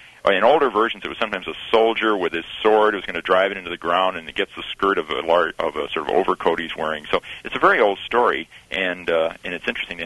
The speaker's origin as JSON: {"language": "English", "town": "Lansing", "region": "Michigan", "country": "United States", "tie": "born or raised there", "said": "I was brought up in Michigan and in Lansing, and lived not far from the Oldsmobile factory."}